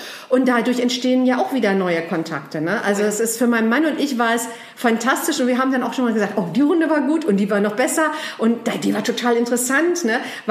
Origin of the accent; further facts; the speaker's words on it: Herten-Westerholt, North Rhine-Westphalia, Germany; ich komme aus dem Lebensort Herten-Westerholt.